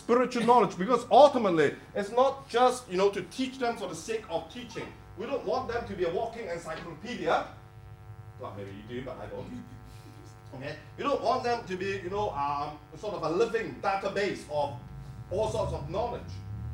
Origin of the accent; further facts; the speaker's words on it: Edinburgh, Scotland, United Kingdom; I love Edinburgh, by the way. I'm from Edinburgh as well.